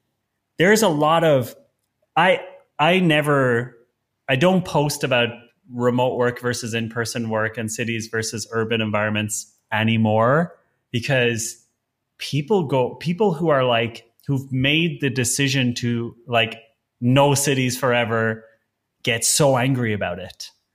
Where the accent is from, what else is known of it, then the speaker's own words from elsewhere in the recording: Ireland; now in Berlin, Germany; me as an Irish guy who went to college, I have absolutely no right to live in the center of Berlin.